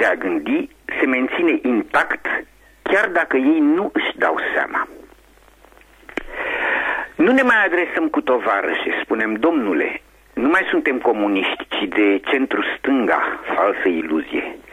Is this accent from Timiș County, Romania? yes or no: no; Bucharest, Romania; moved away; În luna aprilie m-am întors, după aproape 5 ani de absență, în orașul meu natal, la București, unde am stat câteva săptămâni.